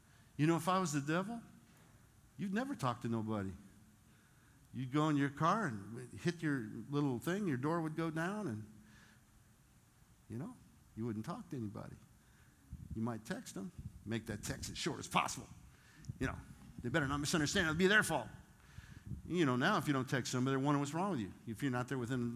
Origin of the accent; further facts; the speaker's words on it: Las Vegas, Nevada, United States; We're from Vegas, okay? Come on, give us a break. It's our home. Vegas, they have the best food.